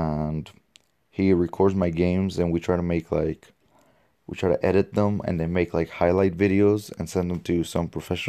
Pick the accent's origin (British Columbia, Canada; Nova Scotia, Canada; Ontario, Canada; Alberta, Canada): British Columbia, Canada; Burnaby; born there; my background is Colombian, but I was born on October 3rd of 2001 in Burnaby, making me the first Canadian born in my whole entire family